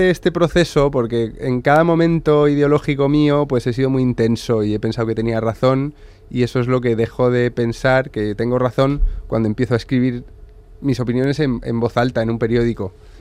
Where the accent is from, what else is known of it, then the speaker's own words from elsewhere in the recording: Murcia, Region of Murcia, Spain; yo soy de Murcia. Y en mi escuela pública en Murcia seguía habiendo un cartel arriba que ponía Escuelas Nacionales.